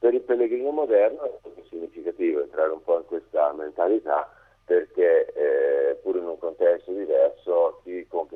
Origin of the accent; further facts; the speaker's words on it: Emilia-Romagna, Italy; io sono Emiliano Romagnolo, un po' magari più vicino a casa, quindi cammini dell'Emilia Romagna.